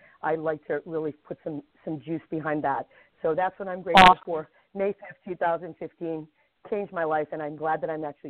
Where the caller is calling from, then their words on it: Massachusetts, United States; I am calling you from Massachusetts for the first time in a long time.